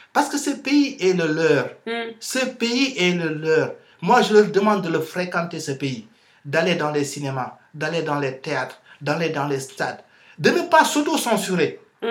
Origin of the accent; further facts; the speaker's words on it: Senegal; born there; Moi, je suis né au Sénégal, de parents sénégalais, mais je suis né français.